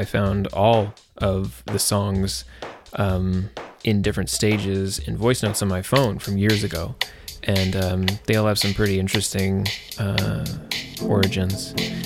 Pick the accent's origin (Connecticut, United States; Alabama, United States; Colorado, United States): Colorado, United States; Pueblo; also born or lived in Denton, Texas; now in Portland, United States; which is called Pueblo, named after my hometown, Pueblo, Colorado.